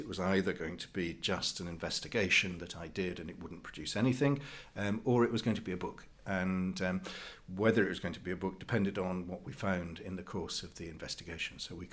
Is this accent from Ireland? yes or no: no; England, United Kingdom; I'm English and, you know, I'm not even a Catholic, so I see it from the outside in a sort of more objective way.